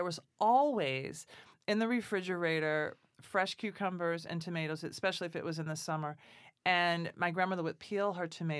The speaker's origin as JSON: {"language": "English", "town": "Nashville", "region": "Tennessee", "country": "United States", "tie": "born or raised there", "said": "You know, that was growing up in Nashville."}